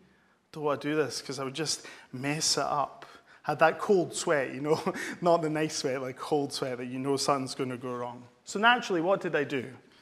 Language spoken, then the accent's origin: English; Scotland, United Kingdom; We'll start with that because I'm Scottish.